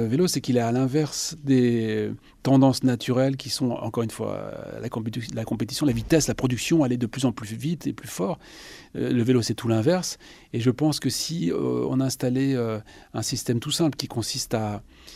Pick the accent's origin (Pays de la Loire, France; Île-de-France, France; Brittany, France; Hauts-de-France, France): Hauts-de-France, France; Béthune; Et moi, je suis originaire du Nord, hein, n'oublions pas, du Pas-de-Calais, attention. Je suis né à Béthune et je connais bien Arras, évidemment.